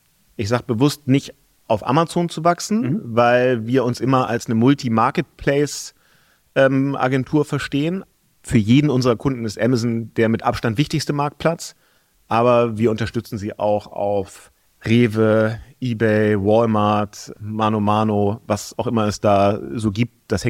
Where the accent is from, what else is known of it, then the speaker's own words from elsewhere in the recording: Hamburg, Germany; ich bin Hamburger, bin 43